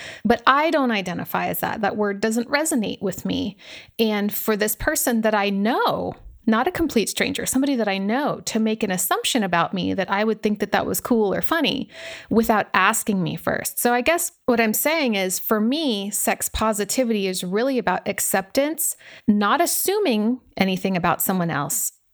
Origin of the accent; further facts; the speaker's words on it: Germany; I grew up in Germany, or at least I spent my formative years in Germany because I'm from a military family.